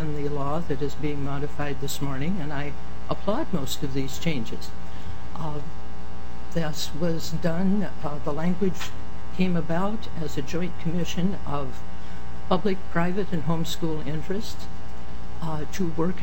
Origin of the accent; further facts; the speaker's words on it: Washington, United States; One of those was the state of Washington, which is my home state and where my family has been state level to county to classroom level educators.